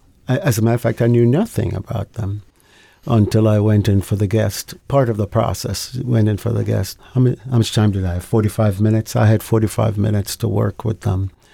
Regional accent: Jamaica; My background is I grew up in Jamaica.

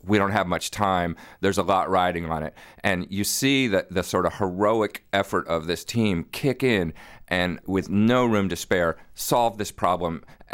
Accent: United States; As an American, I'm proud of him.

